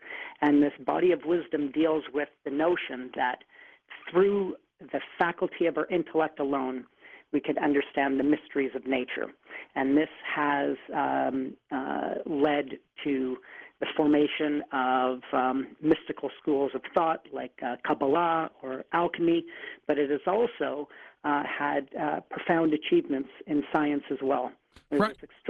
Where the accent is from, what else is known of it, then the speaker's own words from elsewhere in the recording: Winnipeg, Manitoba, Canada; It was in my hometown of Winnipeg